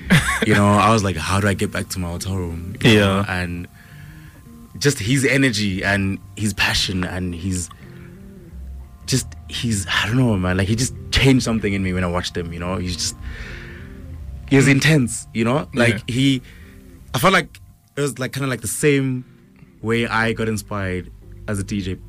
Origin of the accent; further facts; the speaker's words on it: South Africa; And I was really proud just being a South African and seeing another South African kill it like that and everyone going crazy.